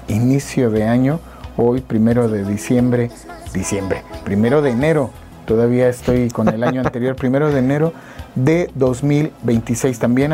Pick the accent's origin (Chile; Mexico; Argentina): Mexico; Puente de Ixtla, Morelos; Jojutla de Juárez, Morelos, en el sur del estado, de donde somos oriundos. Yo aprovecho para decir, soy de Puente de Ixtla, Morelos